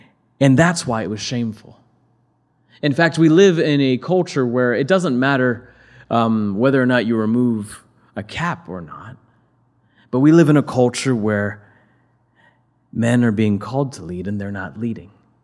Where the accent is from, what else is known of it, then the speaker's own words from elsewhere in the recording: Midwest, United States; Like I said, I come from the Midwest